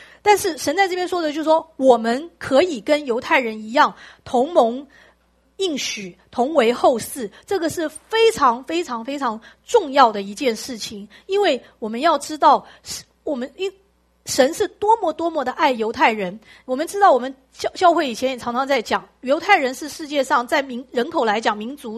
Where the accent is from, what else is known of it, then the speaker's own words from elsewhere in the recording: Taiwan; 就是我们这些人，我们台湾人，我们台湾人的心意